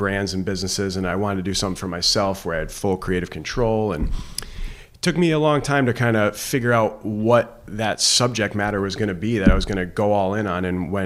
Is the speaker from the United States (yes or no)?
yes; Woodbridge, Connecticut, United States; also born or lived in Brantford; now in New Haven, United States; Yep, born and raised in Connecticut. Grew up in Brantford and Woodbridge. Been living downtown for about 10 years. Really love it, downtown New Haven.